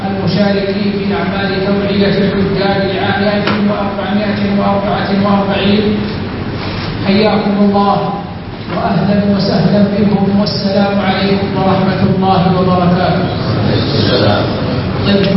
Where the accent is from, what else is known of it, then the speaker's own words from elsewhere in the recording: Saudi Arabia; وما تؤنيه حكومة بلادنا المملكة العربية السعودية من اهتمام بالغ ورعاية دائمة للحجاج